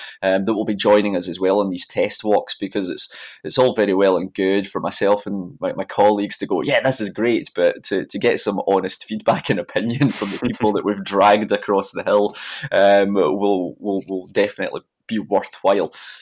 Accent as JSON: {"language": "English", "region": "Scotland", "country": "United Kingdom", "said": "but I would say that being a Scot."}